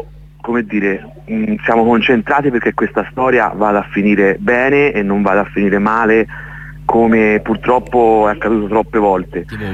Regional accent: Florence, Tuscany, Italy; noi ricordo siamo fiorentini, insomma, la goliardia ce l'abbiamo nel sangue dai nostri avi.

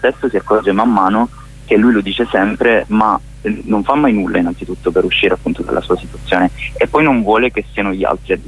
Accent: Palermo, Sicily, Italy; also born or lived in Turin; now in Trento, Italy; io sono di Palermo, poi mi sono trasferito a Torino, adesso sono a Trento, quindi mi sono spostato tanto

